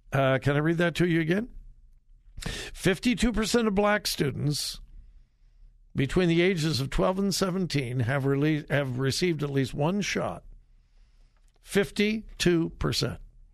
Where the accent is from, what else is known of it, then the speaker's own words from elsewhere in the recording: California, United States; Most of you know I'm from California